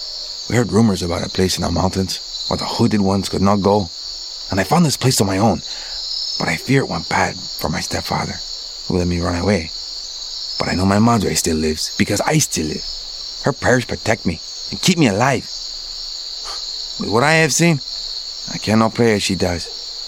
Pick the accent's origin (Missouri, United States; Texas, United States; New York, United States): Texas, United States; born there; I was born in Texas in 2041, out there in the western part.